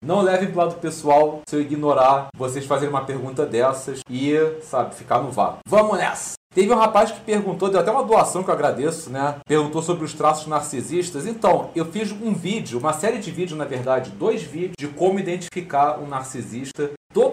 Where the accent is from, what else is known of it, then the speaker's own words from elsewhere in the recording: Portugal; até os 14 anos eu dizia que era vascaíno, até porque eu sou português